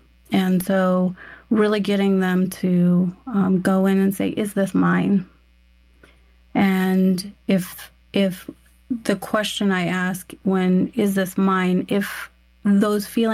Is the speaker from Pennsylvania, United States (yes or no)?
no; Yuma, Arizona, United States; born or raised there